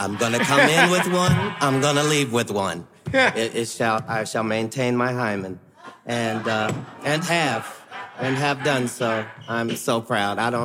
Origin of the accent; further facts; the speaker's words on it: Ohio, United States; I'm from Ohio, for crying out loud.